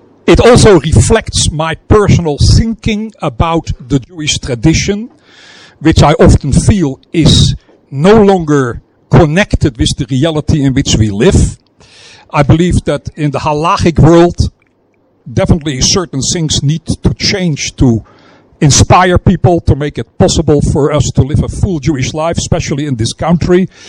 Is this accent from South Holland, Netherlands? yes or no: no; Amsterdam, North Holland, Netherlands; I hail from Amsterdam, born in 1946 of a mixed marriage. I converted when I was 16 years old.